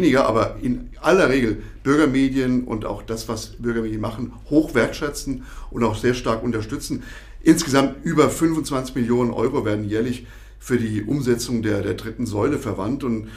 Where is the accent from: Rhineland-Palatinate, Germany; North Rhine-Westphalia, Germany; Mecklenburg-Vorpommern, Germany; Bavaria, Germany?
Rhineland-Palatinate, Germany; now in Thuringia, Germany; Ich bin ja gefühlt jetzt schon wieder seit 30 Jahren fast in Thüringen, also Thüringer geworden, aber ich komme aus dem Ursprungsland der offenen Kanäle, aus Rheinland-Pfalz.